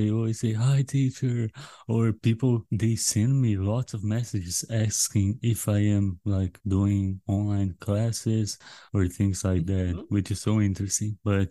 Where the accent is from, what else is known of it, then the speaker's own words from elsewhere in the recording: Rio Grande do Sul, Brazil; English is a second language; I'm also from Brazil. I am from Rio Grande do Sul State.